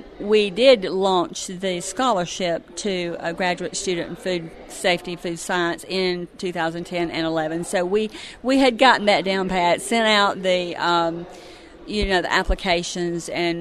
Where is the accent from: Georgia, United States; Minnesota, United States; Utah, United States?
Georgia, United States; Blakely; I am from Blakely, and it was my community. And I've worked in the peanut industry for 22 years